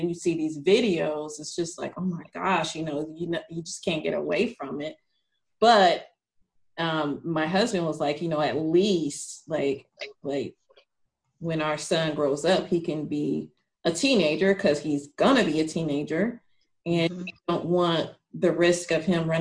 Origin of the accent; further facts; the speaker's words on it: Georgia, United States; I'm very proud to be from, to be able to say from, I'm from Georgia.